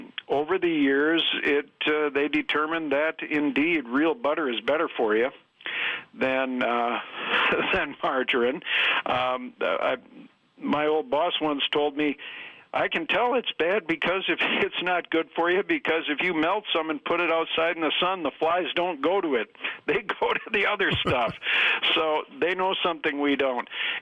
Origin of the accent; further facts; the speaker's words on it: Green Bay, Wisconsin, United States; because I grew up in Green Bay, but I did have some farmers in the family.